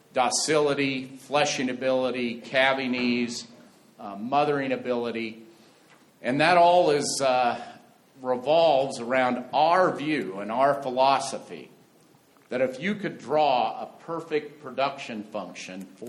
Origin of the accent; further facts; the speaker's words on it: Juanita, Nebraska, United States; from Juanita, Nebraska. I'm the fourth generation on our family's operation. My great-grandparents came out and homesteaded in 1886